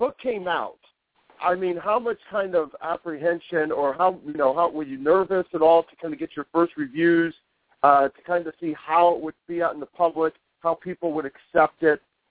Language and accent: English; Midwest, United States; But I was born and raised in the Midwest, so I know exactly where you're coming from.